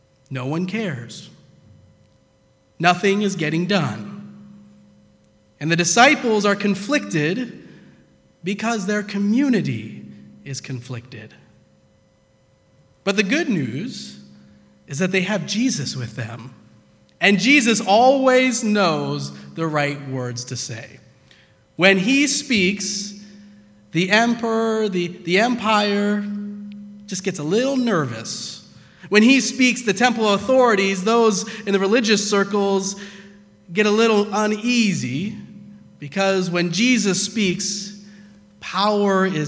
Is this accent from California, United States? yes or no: no; St. Louis, Missouri, United States; now in Lancaster, United States; Now, you remember, I came from St. Louis, so I was more used to it then, and I was kind of surprised that there was, within my first week here in Lancaster, something going on.